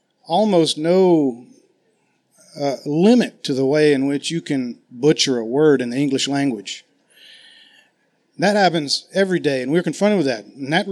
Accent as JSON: {"language": "English", "region": "Massachusetts", "country": "United States", "accent": "Massachusetts", "said": "I have my Massachusetts accent today."}